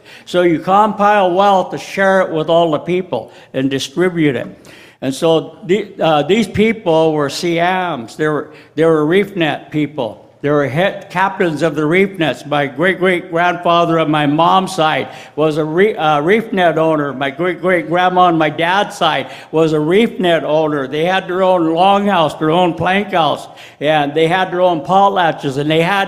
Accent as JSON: {"language": "English", "region": "Washington", "country": "United States", "said": "I am from the Snoqualmie, the Duwamish, the Tlalum, the Skagit, the Lummi, the Saanich, the Nooksack tribes."}